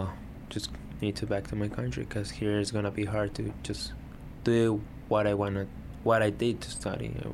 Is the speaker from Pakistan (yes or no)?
no; Mexico; now in United States; I'm from Mexico, and I'm a student for Northwest Arkansas Community College.